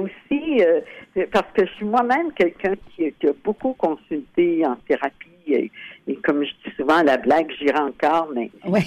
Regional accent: Quebec, Canada; moi, je suis originaire de la Gaspésie, pas très loin de chez vous.

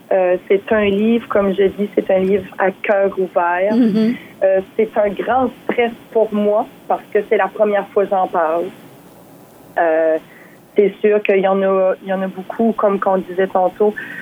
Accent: Paquetville, New Brunswick, Canada; Je suis native de Paquetteville.

